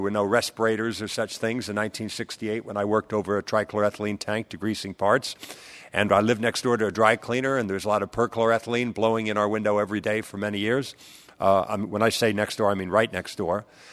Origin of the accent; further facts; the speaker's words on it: San Fernando Valley, California, United States; what it's like for a 60-year-old man growing up in the San Fernando Valley and taking all the chemical hits that I did.